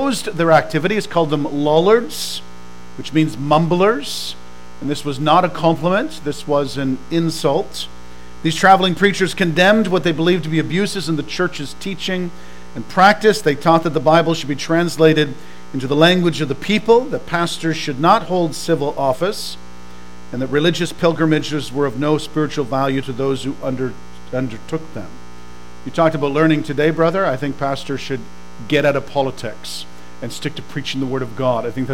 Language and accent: English; England, United Kingdom; I'm so English that I can't even pronounce most French words, so don't even try.